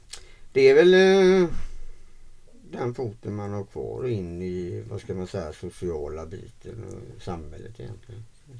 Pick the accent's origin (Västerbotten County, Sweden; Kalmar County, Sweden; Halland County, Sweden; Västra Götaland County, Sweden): Västra Götaland County, Sweden; Floda; now in Alingsås, Sweden; Så jag är uppvuxen i Floda och bott i Alingsås då